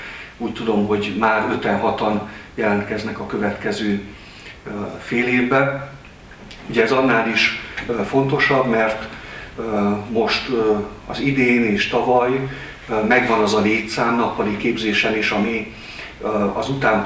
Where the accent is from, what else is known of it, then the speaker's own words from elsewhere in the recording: Nyíregyháza, Szabolcs-Szatmár-Bereg, Hungary; én nyíregyházi vagyok, tehát Nyíregyházán születtem, evangélikus családba, felmenőim is